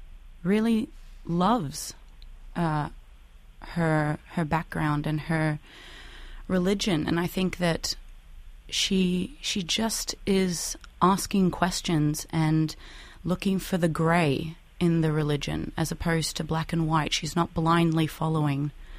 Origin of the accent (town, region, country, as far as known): Australia; born or raised there